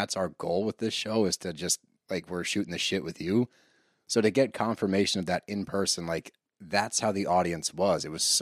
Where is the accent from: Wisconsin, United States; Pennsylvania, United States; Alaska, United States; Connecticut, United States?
Pennsylvania, United States; No. We are Montco, baby. We are 2 seconds from the Philly limit, all right?